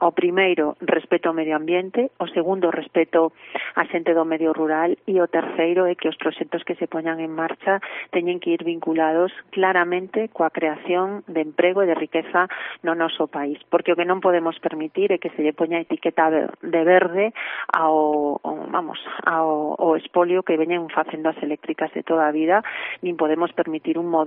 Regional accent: Galicia, Spain; e como galegos e galegas dar un debate que é esencial.

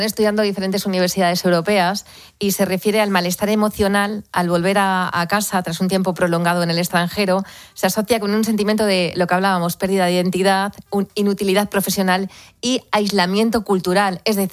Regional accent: Spain; ¿Cómo somos los pero españoles? Bueno.

